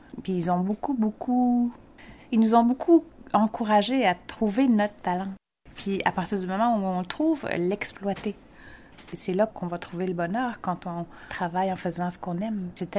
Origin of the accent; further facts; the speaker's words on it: Westmount, Quebec, Canada; now in Îles-de-la-Madeleine, Canada; Mais moi, j'étais snob, là. Je venais de Westmount, là. Il n'était pas question que je vienne faire décorer aux dates aux îles.